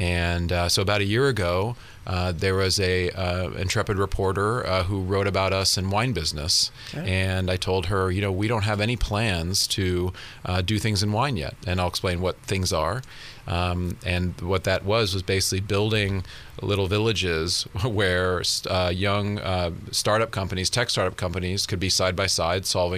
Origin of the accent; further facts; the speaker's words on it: San Francisco, California, United States; I grew up in San Francisco. I went to Davis.